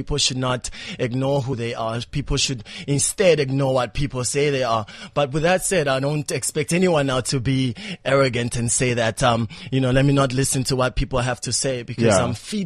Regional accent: South Africa; also born or lived in Angola; I grew up here in South Africa, fortunately.

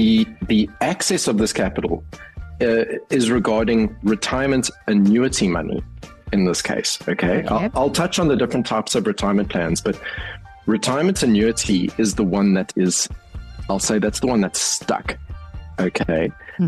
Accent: Cape Town, Western Cape, South Africa; now in United States; I'm from Cape Town.

